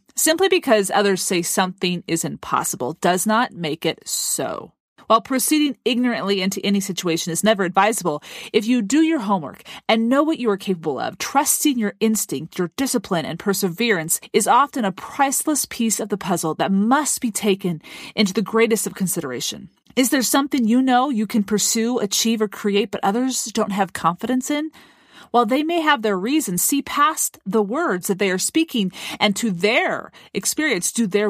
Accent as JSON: {"language": "English", "region": "Oregon", "country": "United States", "said": "And since I'm from Oregon, I'd like to talk about an Oregon wine."}